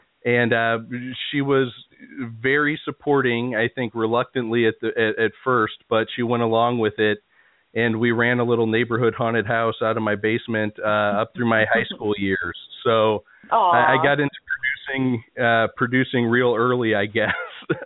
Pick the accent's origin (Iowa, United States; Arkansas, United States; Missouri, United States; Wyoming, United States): Missouri, United States; St. Louis; Sure. Well, I was actually born and raised in St. Louis.